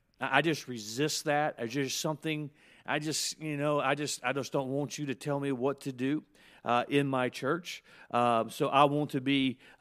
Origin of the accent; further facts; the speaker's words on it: the South, United States; I'm from the South.